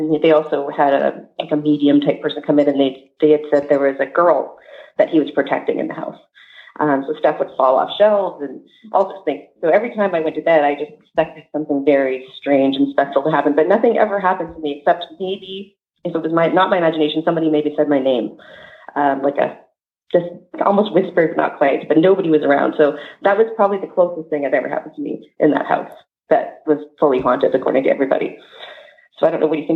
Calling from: Abbotsford, British Columbia, Canada; Hey there. … from Abbotsford, British Columbia.

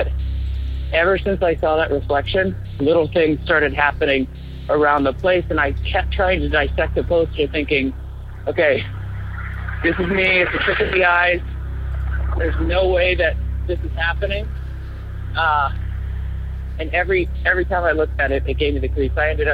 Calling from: Portland, Oregon, United States; I'm calling from Portland, Oregon.

